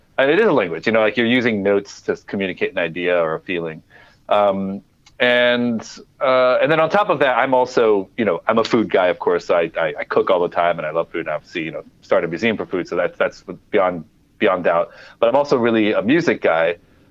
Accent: Midwest, United States; When I was growing up in the Midwest, I think, there's a lot of conflict between trying to reconcile my home identity with my Koreanness

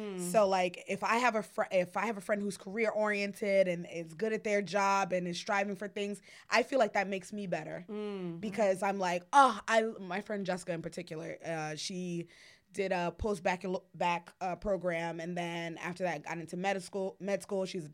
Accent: The Bronx, New York, United States; I'm from the Bronx. I had a real strong accent before I went to college. Like it still peeks out in some words like Hazug.

